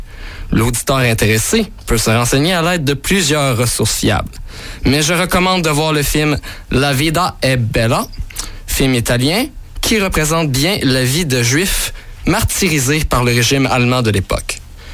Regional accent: Saint-Zéphyrin-de-Courval, Quebec, Canada; Moi, je viens de Saint-Zéphyrin, coin perdu.

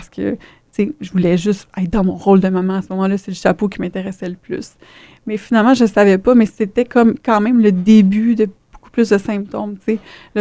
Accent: Montreal, Quebec, Canada; Moi, je viens de Montréal, en fait.

